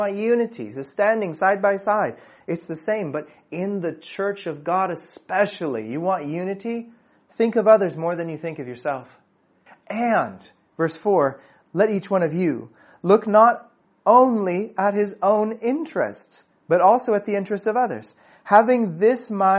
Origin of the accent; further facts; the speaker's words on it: United States; And so when I speak, people know, clearly I'm American. Clearly I'm American. And it's not because I speak English that they know that I'm American.